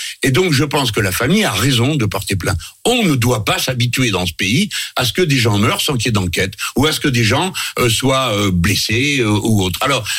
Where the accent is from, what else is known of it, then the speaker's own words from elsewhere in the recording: France; Deuxième chose, nous sommes des Français, donc nous écrivons des textes. Les Anglais font pas ça, hein.